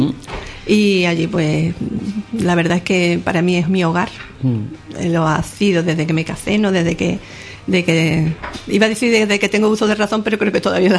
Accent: La Fontanilla, Andalusia, Spain; born there; Bueno, pues somos cinco hermanos. Nací en La Fontanilla, en El Rincón

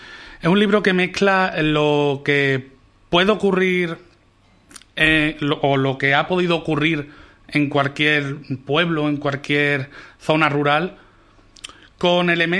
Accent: Lebrija, Andalusia, Spain; Yo soy de Lebrija.

